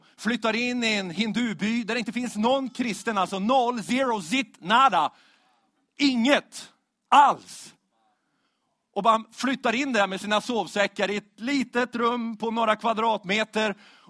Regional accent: Växjö, Kronoberg County, Sweden; born there; Växjö. Där är jag född för dessutom. Hörs inte på dialekten, eller hur, va? Nej, men det är jag faktiskt. Jag är född i Växjö.

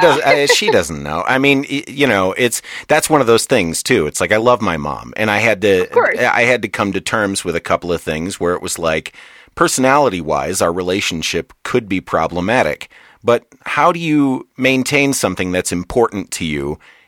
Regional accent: Michigan, United States; I grew up in Michigan, and so it's kind of, I completely get it.

